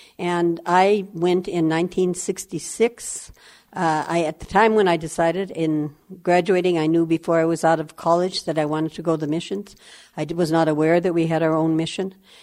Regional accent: Butte, Montana, United States; In the area where I was born, up on North Main Street near the mine, it was a rather poor area

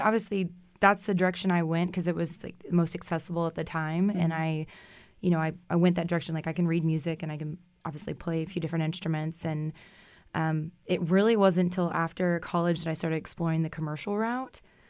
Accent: Cypress, Texas, United States; So I grew up down in Cypress, Texas, which is like northwest Houston. People think Houston. It's like 45 minutes from downtown Houston.

